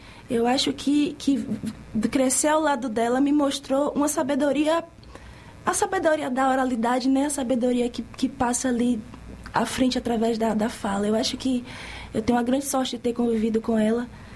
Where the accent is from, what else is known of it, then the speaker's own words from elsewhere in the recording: Riachão do Jacuípe, Bahia, Brazil; Quem me conhece sabe que eu sempre fui jacuipense. Quem me conhece sabe que eu sou do Riachão.